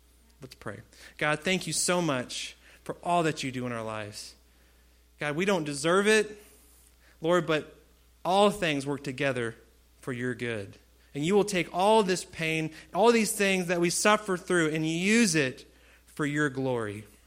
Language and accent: English; Spring, Texas, United States; not that I'm from Spring, Texas, and you know, and I went to this school